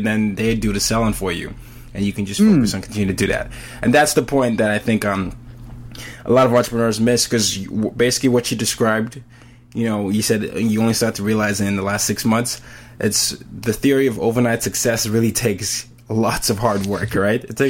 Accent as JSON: {"language": "English", "country": "Nigeria", "lives_now": "New York, United States", "said": "I'm a Nigerian living in New York, and you're in Australia, right?"}